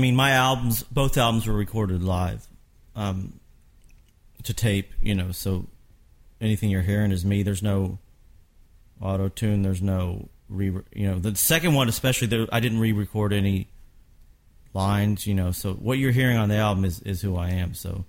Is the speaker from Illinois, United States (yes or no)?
no; Kentucky, United States; now in Nashville, United States; I'm from Kentucky.